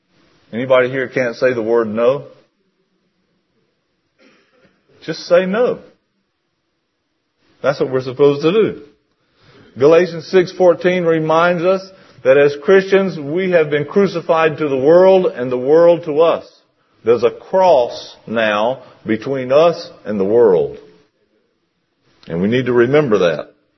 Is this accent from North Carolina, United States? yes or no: yes; North Carolina, United States; Three teenage boys growing up in North Carolina.